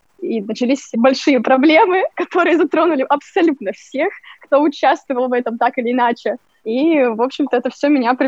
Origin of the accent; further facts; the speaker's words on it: Yekaterinburg, Sverdlovsk Oblast, Russia; accent: Yekaterinburg; also born or lived in Moscow; now in United States; Я сейчас последние полгода живу в Америке и чувствую, что мой московский говор, вернее, не говор, а московская речь, она канула в лету и вернулся назад в екатеринбургский говор.